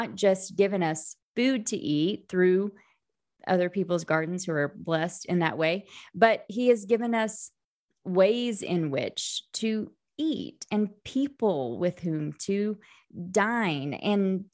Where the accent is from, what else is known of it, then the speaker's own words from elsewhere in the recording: Oklahoma, United States; I'm from Oklahoma, so it was windy, like Oklahoma, Nebraska, kind of this, you know, Central Plains area.